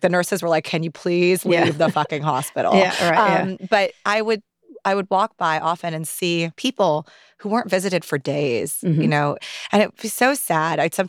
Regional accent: Pakistan; I have a lot of kin. I'm Pakistani, a lot of kin.

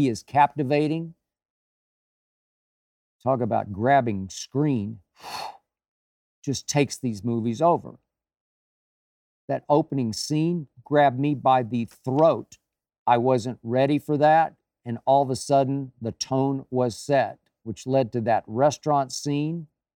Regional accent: Oklahoma, United States; even though I had some issues with it because of my home state of Oklahoma

